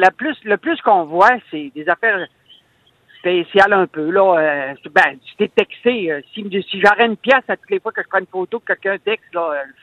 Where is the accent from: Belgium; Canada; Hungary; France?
Canada; Quebec; comme moi, je viens du Saguenay. Je traverse le parc des Laurentides.